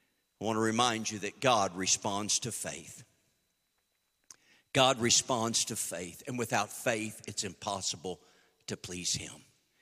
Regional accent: Enid, Oklahoma, United States; now in Conway, United States; We got a plan that I'm from Enid. I'm living in Conway, Arkansas at this time, or Nashville

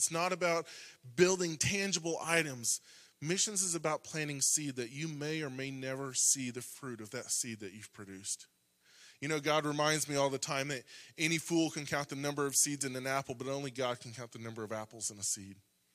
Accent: Yukon, Oklahoma, United States; I grew up in church. I grew up in Yukon over there. I came out of the Mustang Church.

